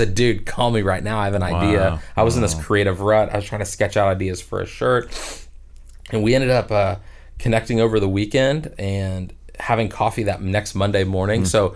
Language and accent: English; Florida, United States; And I grew up in South Florida, so hurricanes were like a fact of life.